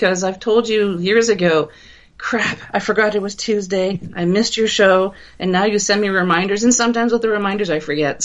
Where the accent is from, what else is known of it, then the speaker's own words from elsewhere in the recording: Canada; I'm a Canadian.